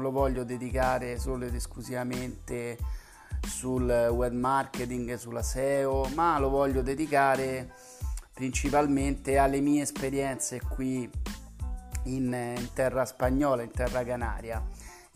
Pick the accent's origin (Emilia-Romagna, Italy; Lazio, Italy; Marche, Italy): Lazio, Italy; Rome; born there; accent: Roman; moved away; qui sono più o meno 3.000 chilometri da dove sono nato, io sono romano e si sente sicuramente dall'accento